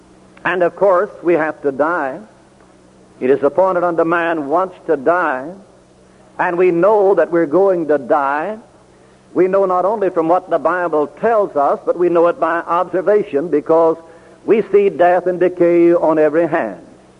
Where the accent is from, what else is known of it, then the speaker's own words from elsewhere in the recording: United States; You know, as American people, we don't much like the idea of being told what we have to do.